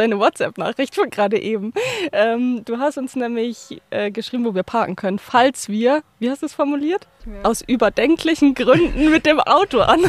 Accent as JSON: {"language": "German", "town": "Sonthofen", "region": "Bavaria", "country": "Germany", "said": "Wir kommen aus Sonthofen"}